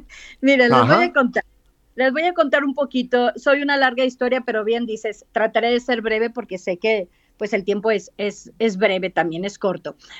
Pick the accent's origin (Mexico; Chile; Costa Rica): Mexico; Monterrey, Nuevo León; soy de Monterrey, Nuevo León, el norte de México.